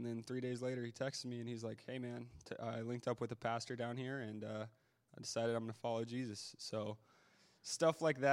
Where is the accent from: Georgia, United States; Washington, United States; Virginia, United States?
Washington, United States; And I'm from Washington State, and I've been to a couple Bible studies up there